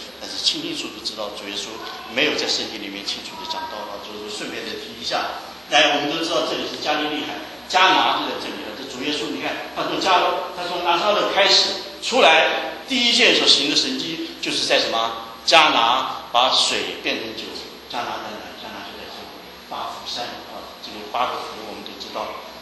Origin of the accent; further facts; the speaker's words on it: Shanghai, China; 我是上海人。